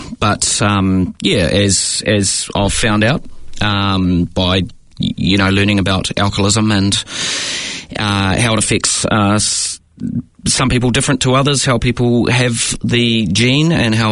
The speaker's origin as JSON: {"language": "English", "region": "Auckland", "country": "New Zealand", "tie": "born or raised there", "said": "So I grew up in West Auckland"}